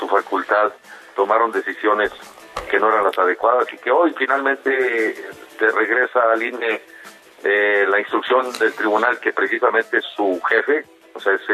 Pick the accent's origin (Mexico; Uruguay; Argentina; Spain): Mexico; hacerme valer de la prerrogativa que tengo como mexicano de defenderme